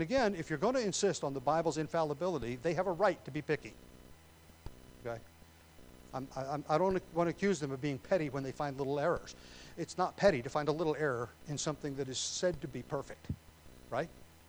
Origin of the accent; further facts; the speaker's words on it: Indiana, United States; born there; I was born in Indiana, and everything's flat, and everything's by cardinal directions.